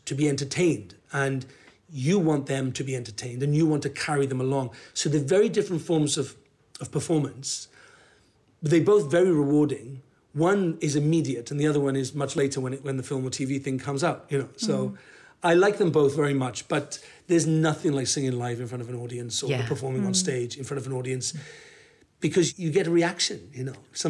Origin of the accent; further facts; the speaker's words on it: Wales, United Kingdom; I said, I'm a Welsh actor, nudge, nudge. I'm 27.